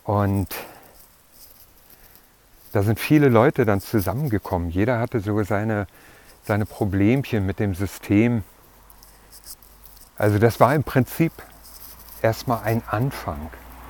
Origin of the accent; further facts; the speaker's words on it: East Germany, Germany; ich bin in einem christlichen Elternhaus aufgewachsen in der DDR.